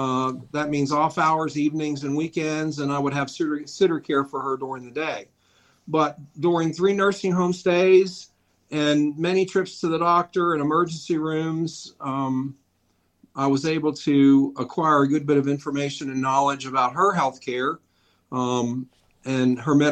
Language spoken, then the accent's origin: English; Frostburg, Maryland, United States; Down in Western Maryland, called Frostburg.